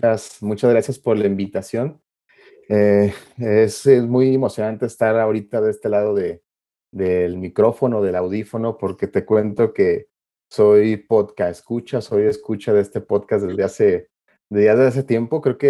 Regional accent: Guanajuato, Mexico; soy guanajuatense. Soy de Guanajuato, como Jorge Ibargüengoitia.

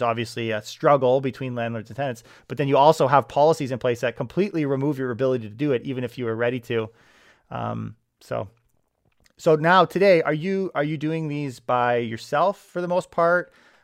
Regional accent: Canada; I'm Canadian for several generations

